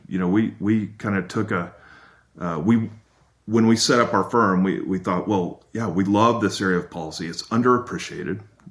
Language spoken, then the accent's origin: English; Lubbock, Texas, United States; also born or lived in Amarillo; And I grew up in Lubbock and Amarillo, father was in banking, studied ag economics at Texas Tech University, go Red Raiders.